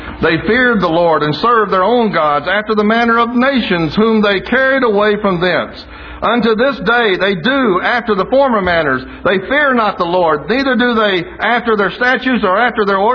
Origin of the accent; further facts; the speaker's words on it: Detroit, Michigan, United States; Well, I'm from the Detroit area.